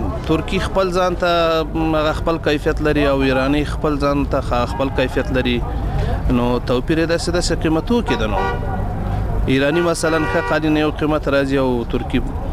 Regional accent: Logar, Afghanistan; زه د لوګر ولایت اوسیدونکی یم.

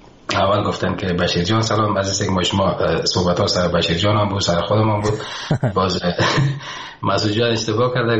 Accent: Afghanistan; بخصوص که افغانستان نازنینم که من خاک خاک وطنم مثل زر از برام، من بسیار زیاد دوستش دارم

